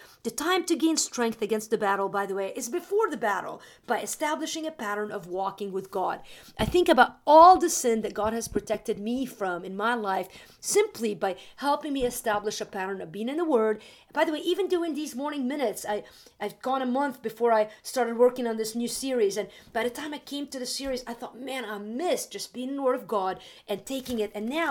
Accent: Wisconsin, United States; I'm from Wisconsin, I should know.

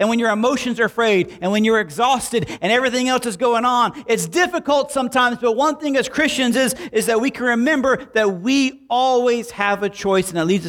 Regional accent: Alabama, United States; I'm from Alabama, you speak in my language.

